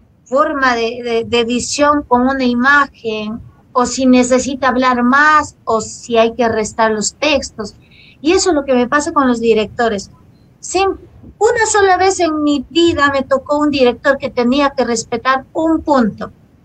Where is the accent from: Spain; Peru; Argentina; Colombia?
Peru; Lima; Yo me siento muy afortunada de ser una peruana, madre campesina, y ser, pues a veces considerarme limeña. En realidad no hablo como limeña, no tengo la papa en la boca